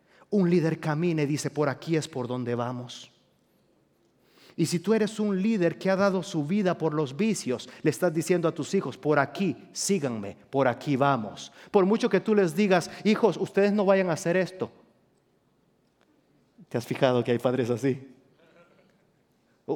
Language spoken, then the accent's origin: Spanish; Japan; Mira que yo soy japonés y me enseñaron a comer vegetales.